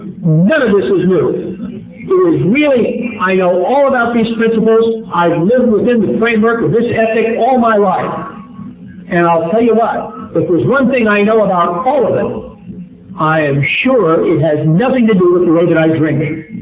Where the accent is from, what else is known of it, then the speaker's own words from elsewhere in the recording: New Jersey, United States; And I should also tell you I'm Irish and I'm Catholic. That's funny. And I'm from New Jersey.